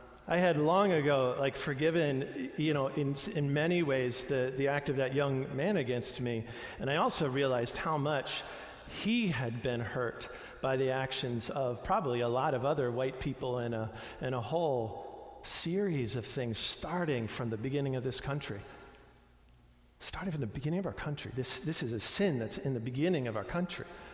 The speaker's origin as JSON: {"language": "English", "region": "New York", "country": "United States", "tie": "born or raised there", "said": "I think I was around 12 years old and growing up in New York"}